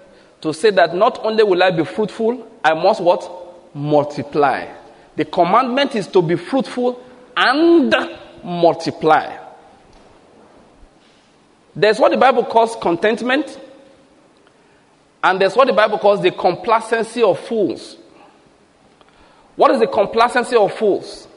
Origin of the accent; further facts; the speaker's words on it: Ondo, Nigeria; because I grew up in Ondo State, and most of these businesses there, all this trading, is done by people from the East.